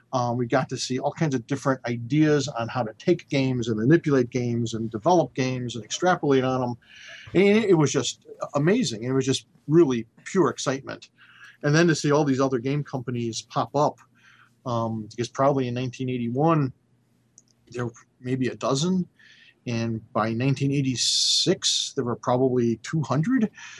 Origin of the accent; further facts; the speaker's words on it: Detroit, Michigan, United States; And I grew up in Detroit, so I wasn't afraid of, you know, Detroit at all.